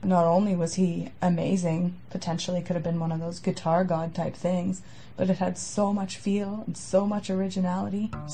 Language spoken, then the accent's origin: English; Guelph, Ontario, Canada; Because I grew up in Guelph